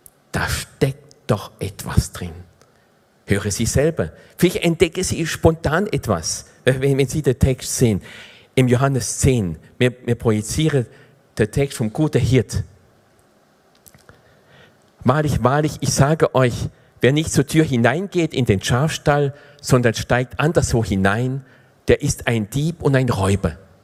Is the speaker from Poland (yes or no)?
no; France; German is a second language; Ich komme ursprünglich bin ich Franzose und bin im französischen Schulsystem bin ich Großwoche.